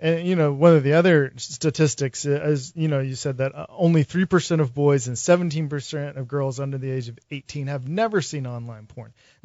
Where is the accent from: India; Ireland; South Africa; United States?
United States; the South; Yeah, I grew up in the South, Bible Belt. Was supposed to be, perfect pastor's son.